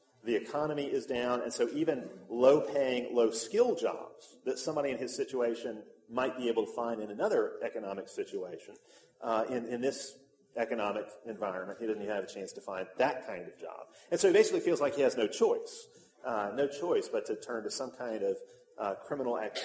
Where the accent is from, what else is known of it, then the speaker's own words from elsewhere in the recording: Alabama, United States; This is something we just witnessed back in my home state of Alabama.